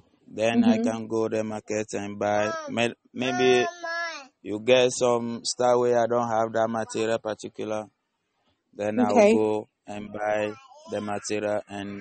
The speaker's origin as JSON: {"language": "English", "country": "Togo", "lives_now": "Ghana", "said": "So I'm from Togo and I stay in Ghana here for 7 to 8 years now."}